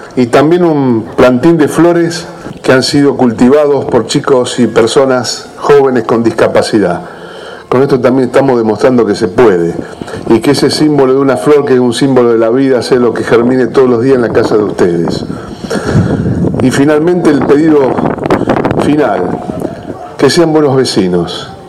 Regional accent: Santa Fe, Argentina

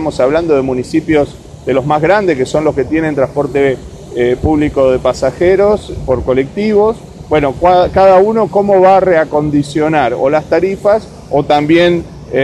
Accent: Santa Fe, Argentina; la verdad que como santafesino lo vivo con mucha felicidad, con mucha emoción

